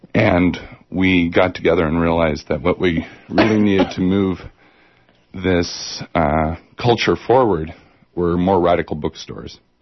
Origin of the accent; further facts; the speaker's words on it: Eugene, Oregon, United States; now in Portland, United States; I'm from Eugene, and then I moved here.